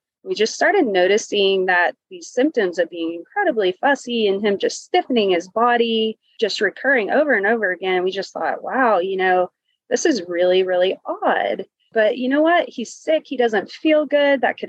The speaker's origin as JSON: {"language": "English", "town": "Fort Worth", "region": "Texas", "country": "United States", "said": "We are from Fort Worth, Texas."}